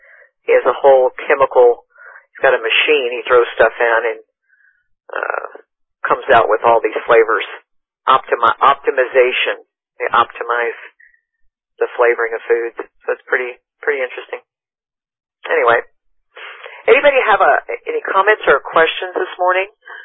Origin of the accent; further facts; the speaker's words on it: Waco, Texas, United States; I was raised in Waco, Texas, and so Dr. Pepper is from there.